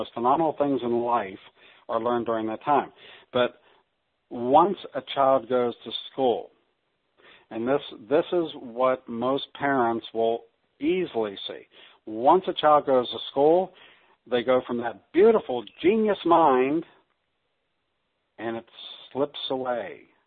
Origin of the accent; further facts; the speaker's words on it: United States; accent: American; Now, you can tell that I'm American because I have an accent